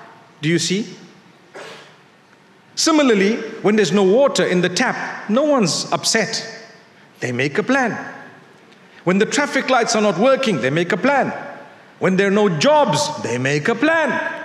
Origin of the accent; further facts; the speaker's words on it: Zimbabwe; I come from Zimbabwe.